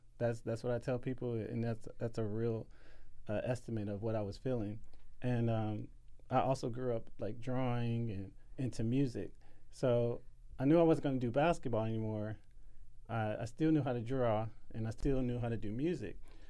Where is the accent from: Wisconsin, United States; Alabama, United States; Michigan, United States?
Wisconsin, United States; Milwaukee; I grew up in Milwaukee, Wisconsin, ironically in the Sherman Park area. I had a pretty good childhood